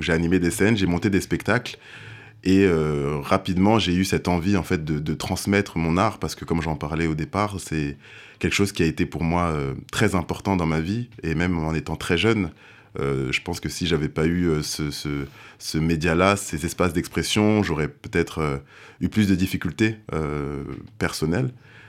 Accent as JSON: {"language": "French", "country": "France", "tie": "born there", "said": "je suis un peu entre les deux continents, entre les deux cultures. Je suis né en France"}